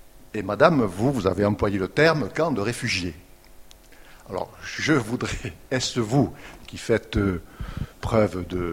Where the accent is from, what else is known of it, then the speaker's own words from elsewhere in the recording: Toulouse, Occitanie, France; je suis cette Fontois d'adoption depuis 41 ans, mais je suis toulousain.